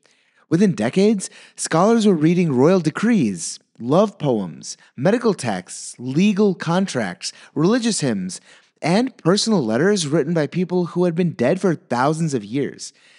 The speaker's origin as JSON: {"language": "English", "country": "India", "said": "I'm Indian, and I know that a lot of Indian culture is still held in Britain."}